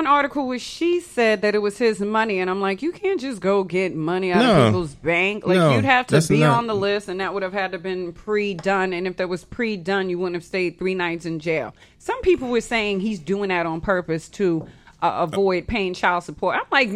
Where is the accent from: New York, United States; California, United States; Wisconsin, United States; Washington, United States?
New York, United States; also born or lived in Oklahoma / Florida; I'm from New York, but I lived in Oklahoma. And then I lived in Florida.